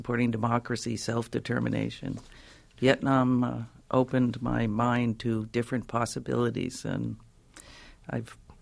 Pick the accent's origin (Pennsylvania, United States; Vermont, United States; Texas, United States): Vermont, United States; Brattleboro; also born or lived in Pulteney; I was born in Pulteney. It's a tiny town, 1,200 people on the New York border, halfway up the state. But we moved to Brattleboro, a megalopolis 10 times the size.